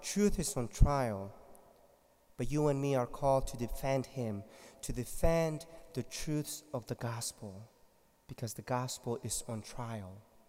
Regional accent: Mexico; English is a second language; I'm from Mexico. I was not made in the cold. I'm not used to this weather.

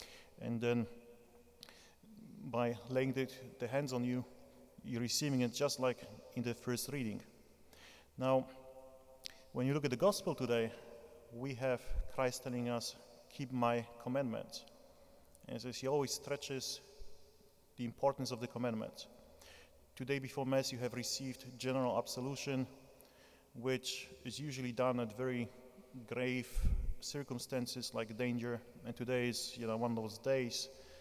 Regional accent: southern Poland, Poland; accent: southern Polish; So he has a southern accent, not like my southern Polish accent.

